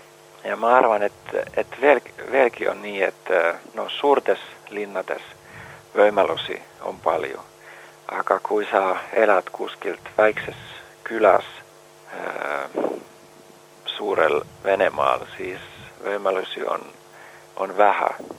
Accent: Finland; Estonian is a second language; ise olen soomlane, ma nõukogude ajast natuke tean, sest et kui vene koolis Helsingis käisin

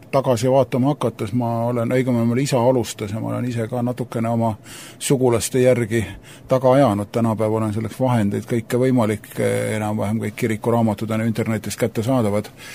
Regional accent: Hiiu County, Estonia; täiesti põline hiidlane, igast suunast.

